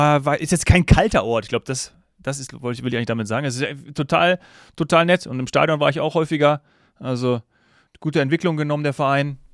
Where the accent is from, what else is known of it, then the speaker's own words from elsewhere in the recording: Bad Arolsen, Hesse, Germany; born there; Ich komme ja gebürtig aus Bad Arolsen. Das ist so ein kleines Kaff in der Nähe von Kassel. Und obwohl ich glaube, so Bad Arolsen liegt, ist noch Nordhessen